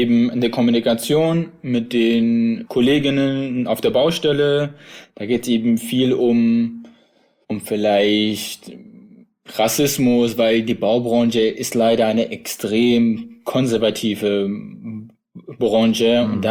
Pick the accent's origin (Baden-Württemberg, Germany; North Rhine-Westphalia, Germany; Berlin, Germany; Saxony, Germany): Saxony, Germany; Plauen; Ja, ich bin ja in Plauen im Vogtland groß geworden, kenne dementsprechend, wie du auch schon gesagt hast, den ländlichen Raum.